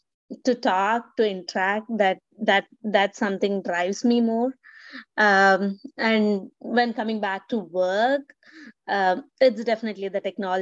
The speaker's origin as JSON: {"language": "English", "region": "Andhra Pradesh", "country": "India", "said": "I came from the state of Andhra Pradesh, where we speak in Telugu."}